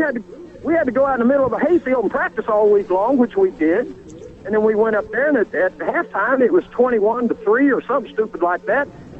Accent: Broken Arrow, Oklahoma, United States; I'm from Broken Arrow, Oklahoma.

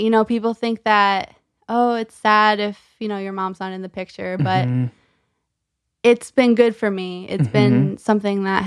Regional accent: Pequannock, New Jersey, United States; also born or lived in Ridgewood; I was not born in Pequannock. I think I was born in Ridgewood.

